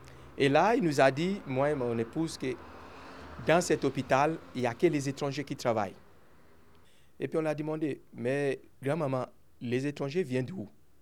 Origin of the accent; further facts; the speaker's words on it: Valais, Switzerland; Parce que je suis valaisan, je suis suisse, j'ai le passeport suisse.